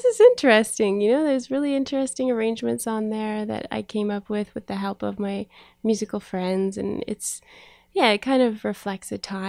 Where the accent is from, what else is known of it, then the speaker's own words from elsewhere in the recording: Iroquois, Ontario, Canada; also born or lived in Montreal; I'm actually from Ontario originally. I grew up in Iroquois, which is south of Ottawa. But I've lived on the West Coast off and on for the last, I guess, 13 years or so. And I've settled there now. I mean, I lived in Montreal for a while.